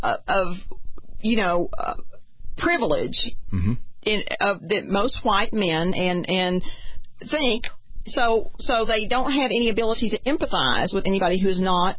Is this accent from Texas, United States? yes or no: yes; Texas, United States; And I will tell you, I grew up in East Texas, and that word was flung around pretty constantly some of my friends' homes, my own parents.